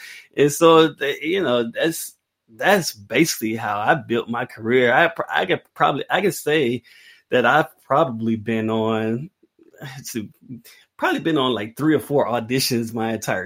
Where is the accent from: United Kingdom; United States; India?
United States; Jackson, Mississippi; where I grew up in Jackson, Mississippi, is not a big city. Like, that's the capital city, is like 200,000 people.